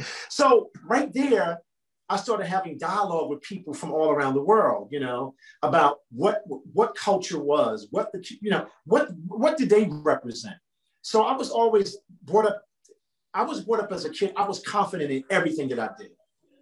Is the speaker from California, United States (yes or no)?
no; Newark, New Jersey, United States; I grew up in Newark, New Jersey.